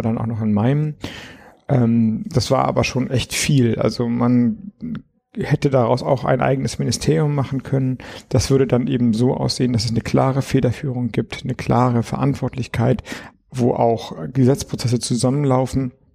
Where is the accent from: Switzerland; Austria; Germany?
Germany; Flensburg, Schleswig-Holstein; ich komme aus Flensburg, gucke relativ stark nach Dänemark